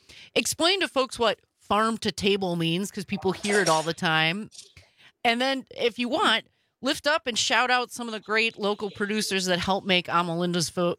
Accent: Milwaukee, Wisconsin, United States; also born or lived in New York; I grew up in Milwaukee. I left for a long time, over a decade, lived in New York, lived abroad, did a whole bunch of things, came back here

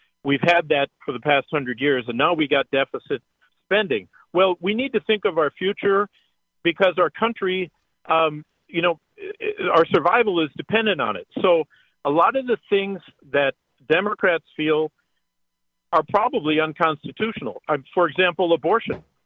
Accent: United States; I got to tell you, as an American, when I went to college, I loved the debates.

